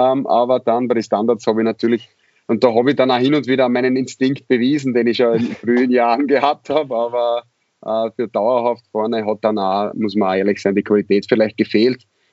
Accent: Raaba, Styria, Austria; sind wir aufgewachsen in Graz Umgebung, also in Raba.

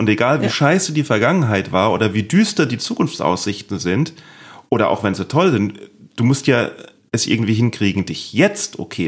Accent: Neustadt an der Weinstraße, Rhineland-Palatinate, Germany; Ich kann Pfälzer, ich bin ja Pfälzer, das ist ja so ein bisschen ähnlich. Das ist so pfälzisch, hessisch.

